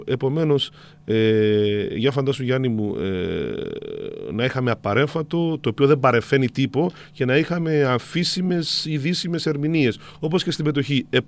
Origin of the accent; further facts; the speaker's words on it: Cyprus; Έχει μείνει στην πατρίδα μου σήμερα το τελικό νι, και μάλιστα πολλοί που θέλουν να μιμηθούν τους Κυπρίους το τοποθετούν αδιακρίτως.